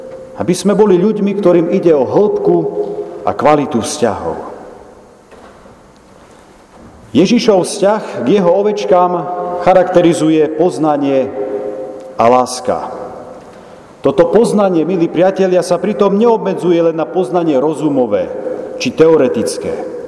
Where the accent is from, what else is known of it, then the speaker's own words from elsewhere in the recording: Gemer, Slovakia; U nás na Gemeri ešte sem tam nejaký ten košiar sa nachádza